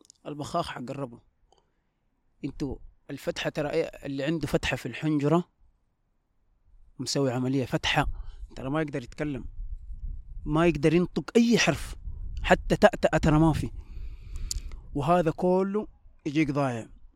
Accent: Mecca, Makkah Province, Saudi Arabia; born there; أنا أقول لهم مولود في مكة.

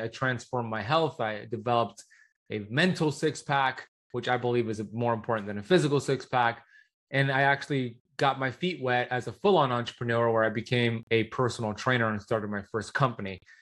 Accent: Miami Beach, Florida, United States; So I grew up in Miami Beach, Florida, where I currently reside. Born and raised here

